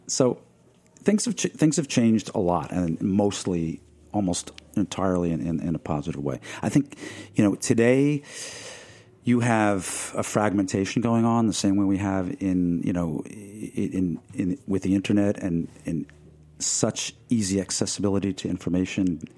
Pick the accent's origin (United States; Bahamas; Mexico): United States; Merrick, New York; which is very unusual growing up in Merrick, Long Island, where I did.